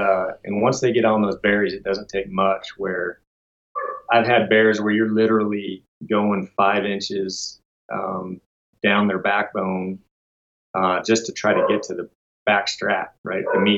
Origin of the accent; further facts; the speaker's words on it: Washington, United States; I came from Washington State, where very limited tags to pull a good spring tag.